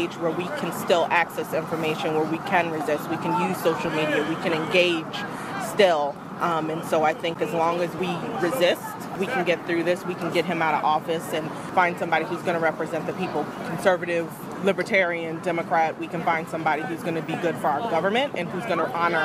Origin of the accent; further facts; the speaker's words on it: Snellville, Georgia, United States; now in New York City, United States; No, I'm actually from Georgia.